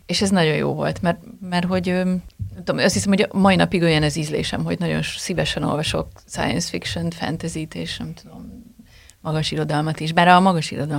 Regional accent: Cluj-Napoca, Cluj County, Romania; moved away; főleg amíg még Kolozsváron éltünk, mert amikor eljöttünk, ott kellett hagyni egy részét a könyvtárnak

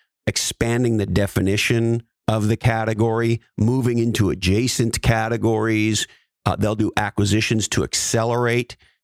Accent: California, United States; In the world that I grew up in Silicon Valley, we are playing for multi-billion dollar outcomes.

